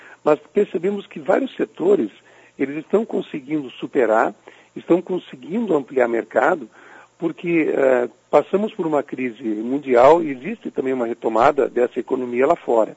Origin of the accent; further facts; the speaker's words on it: Brazil; Mas isso é algo que a gente, como brasileiro, já está habituado a conviver.